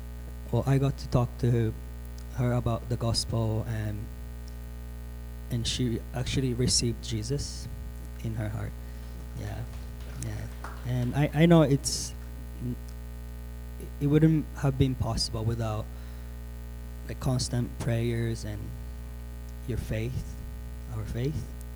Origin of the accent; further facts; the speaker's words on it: Japan; I'm originally from Japan.